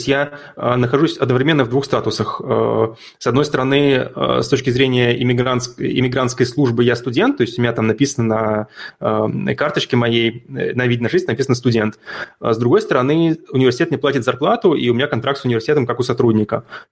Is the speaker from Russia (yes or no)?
yes; Moscow, Russia; я вырос в Москве